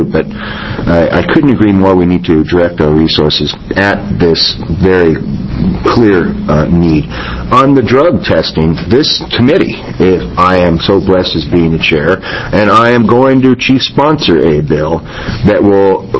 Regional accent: Iowa, United States; Well, I grew up in Iowa, and Iowa is known for having an excellent school system, and I'm a product of it.

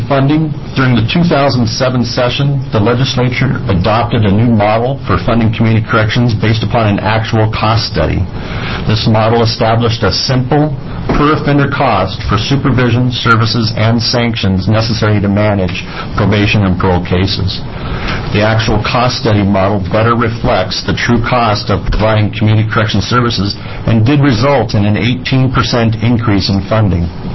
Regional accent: Oregon, United States; as I'm from Klamath and Lake County

